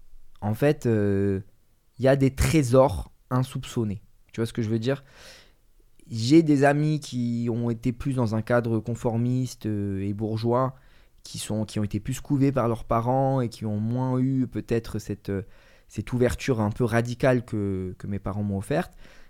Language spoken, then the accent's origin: French; Marseille, Provence-Alpes-Côte d'Azur, France; j'ai grandi à Noailles. C'était le foot dans les quartiers nord le dimanche matin